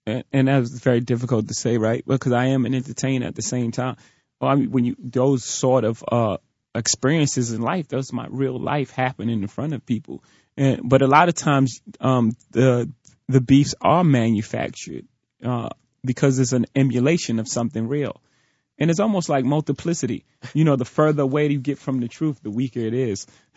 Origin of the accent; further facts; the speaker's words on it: Brooklyn, New York, United States; growing up in Marcy